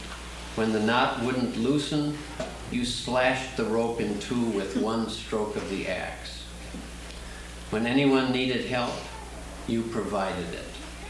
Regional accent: Northfield, Minnesota, United States; from Northfield, Minnesota.

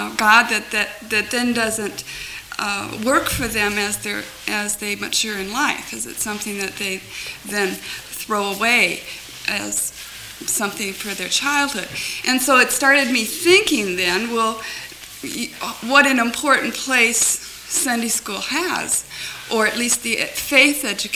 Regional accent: Moorpark, California, United States; I am from Moore Park, California.

